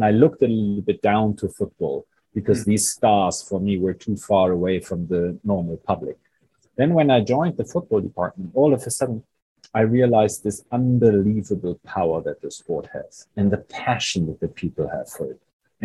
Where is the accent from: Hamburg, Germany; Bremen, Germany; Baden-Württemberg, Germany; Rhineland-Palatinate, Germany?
Bremen, Germany; not so much where I grew up in Bremen.